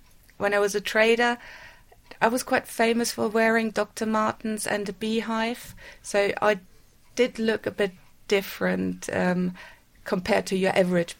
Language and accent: English; Bad Homburg, Hesse, Germany; English is a second language; In a small town near Frankfurt. The small town is called Bad Homburg.